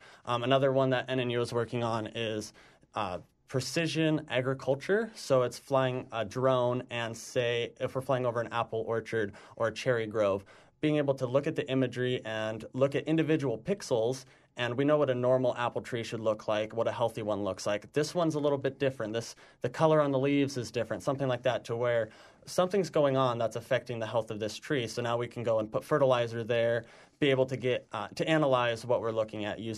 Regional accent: Washington, United States; Yeah, that's something that I've loved, because I'm from Washington State. So coming to Idaho, I was like, this is a completely different climate from what I'm used to.

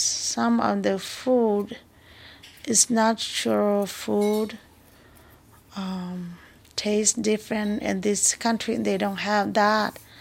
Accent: Laos; moved away as an adult; now in Missoula, United States; We are from Laos. We live in Missoula now. Missoula, Montana.

